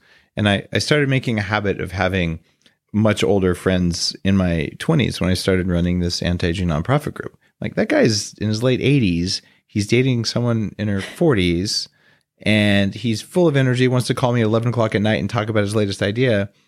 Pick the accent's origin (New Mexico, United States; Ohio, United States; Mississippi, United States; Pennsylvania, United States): New Mexico, United States; Because I grew up in New Mexico where, well, you wash your face every now and then if you get around to it.